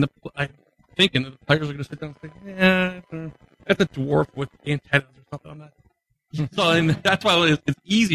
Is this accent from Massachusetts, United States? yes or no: yes; Boston, Massachusetts, United States